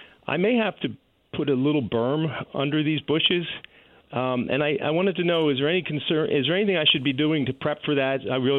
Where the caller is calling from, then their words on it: Langhorne, Pennsylvania, United States; I'm calling from Langhorne, Pennsylvania.